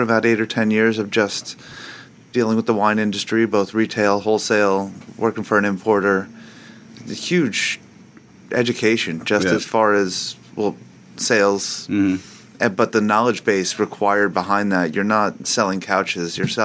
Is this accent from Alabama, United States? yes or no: no; New Jersey, United States; I talk to so many people that are from North Jersey, New York, and they all want to be here at the beach.